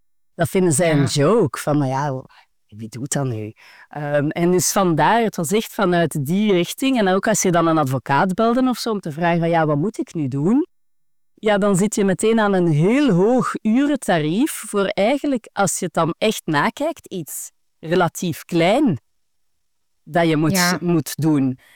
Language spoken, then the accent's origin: Dutch; Belgium; moved away as an adult; now in Netherlands; Ik ben een Belgische. Ik ben in 2020 verhuisd naar Nederland voor de liefde. En ik heb toen het bedrijf dat ik in België had ook verkocht.